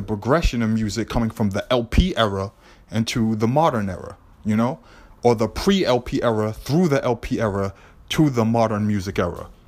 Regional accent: Boston, Massachusetts, United States; I'm from Lower Roxbury.

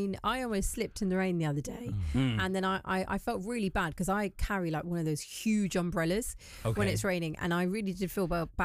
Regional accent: London, United Kingdom; But I genuinely think as a Londoner, it impacts everything that we do.

